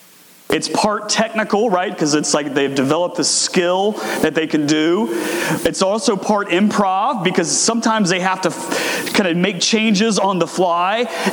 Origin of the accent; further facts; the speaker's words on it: Virginia, United States; my family and I take a trip back to my home state of Virginia to see my parents and my siblings.